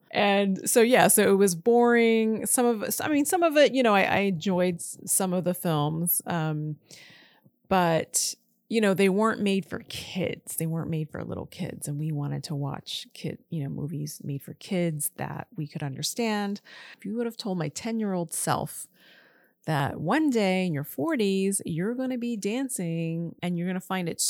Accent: United States; And, you know, growing up in America, we were used to watching American films that had a plot.

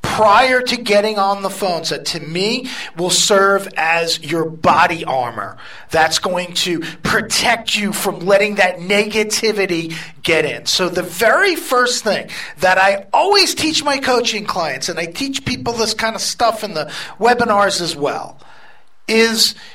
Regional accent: New York, United States; you guys can't tell by this accent that follows … around like a shadow, I'm from New York.

